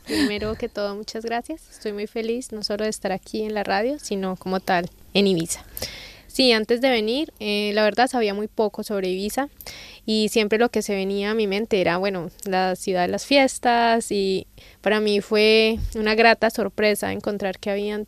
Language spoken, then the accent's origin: Spanish; Colombia; Sí, en Colombia también tenemos especies invasoras.